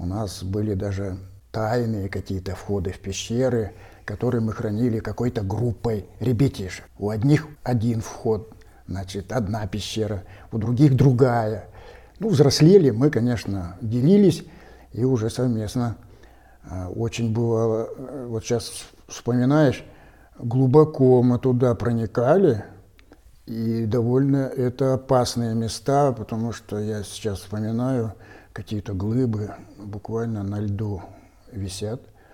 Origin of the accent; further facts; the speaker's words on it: Urals, Russia; я сам с Урала, и у меня по папиной линии все деды, они трудились в горной промышленности. А конкретно это каменноугольный шахт. И я родился в Кизиловском угольном бассейне. Меня с детства окружали шахты.